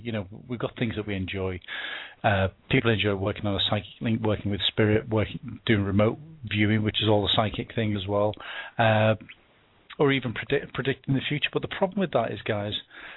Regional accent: Liverpool, North West England, United Kingdom; now in United States; I'm from Liverpool originally.

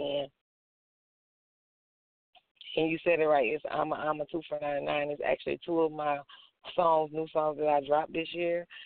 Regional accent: Baton Rouge, Louisiana, United States; I grew up under him in South Baton Rouge, Louisiana.

